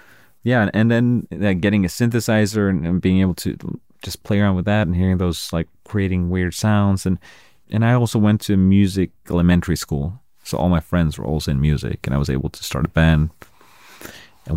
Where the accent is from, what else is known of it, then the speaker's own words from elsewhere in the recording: Sweden; like we had … in Sweden, and then we had some other. They were not from my hometown, but we had other like hardcore bands from my town called.